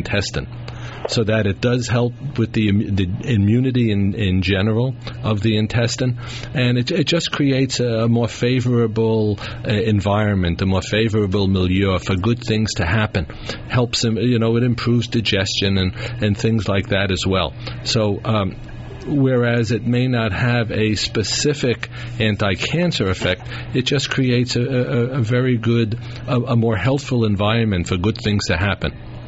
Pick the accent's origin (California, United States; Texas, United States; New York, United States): New York, United States; Brooklyn; let's talk to Sam from my hometown of Brooklyn, New York.